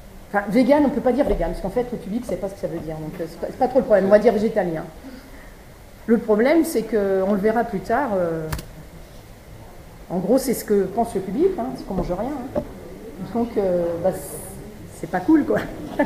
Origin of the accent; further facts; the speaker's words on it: Brittany, France; Je parle de la Bretagne, je suis bretonne